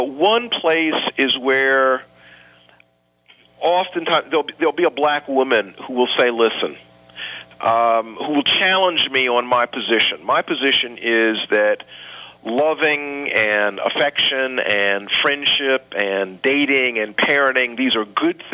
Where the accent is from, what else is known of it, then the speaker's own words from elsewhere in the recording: Columbia, South Carolina, United States; I'm from the South. I'm from Columbia, South Carolina. People have joked with me and said that sometimes when I go back home to Columbia, my accent changes a bit.